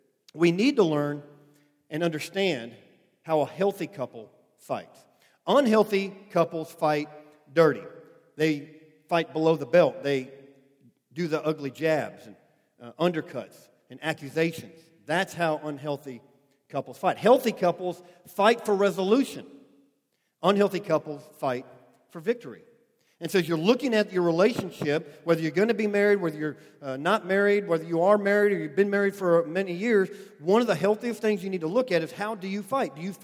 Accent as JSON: {"language": "English", "region": "Idaho", "country": "United States", "tie": "born or raised there", "said": "I was born and raised on potatoes. I grew up in Idaho, so, I mean, you know, kind of goes with the territory."}